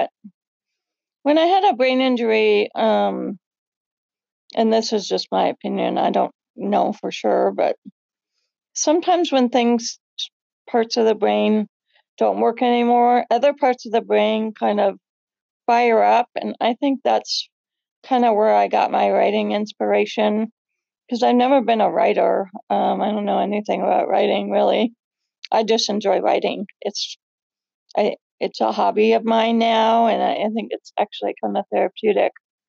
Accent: Minnesota, United States; I grew up in Minnesota. On a summer, we would go to our cabin up north. So this is my kind of ode to my time in Minnesota. I now live in Oregon

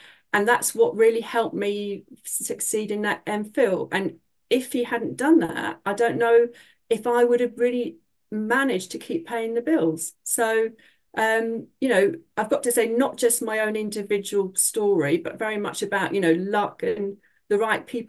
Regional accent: Hounslow, London, United Kingdom; I'm from a dual heritage background, we'd call it today. So my dad was Pakistani. My mum was Irish. Growing up in Hounslow in West London, particularly in the 1970s, it was tough.

